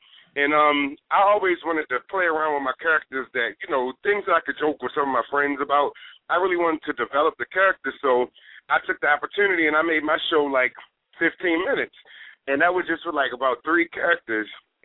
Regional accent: Baltimore, Maryland, United States; I'm going to write monologues about people that I grew up around in Baltimore.

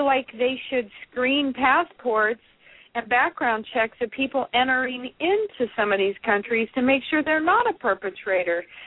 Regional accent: Santa Cruz, California, United States; I grew up in Santa Cruz.

